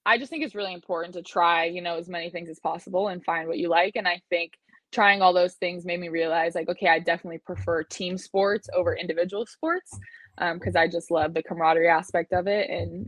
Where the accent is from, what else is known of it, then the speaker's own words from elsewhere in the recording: Scotland, United Kingdom; And I'm like, actually, we're all from Scotland. You just can't tell by my voice that I was born there and I live there, you know?